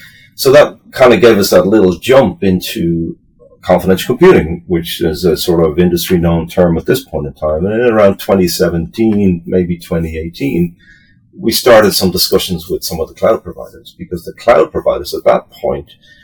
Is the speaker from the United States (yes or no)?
no; Ireland; accent: Irish; I'm based in Ireland for anybody who's probably picked my accent up at this stage, but in Ireland we've got like 4,000 people working in a fabrication in a plant here.